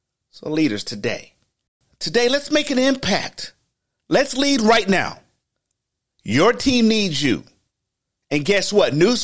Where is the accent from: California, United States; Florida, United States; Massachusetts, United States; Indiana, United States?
California, United States; Los Angeles; Yes, I'm from L.A. I'm from California.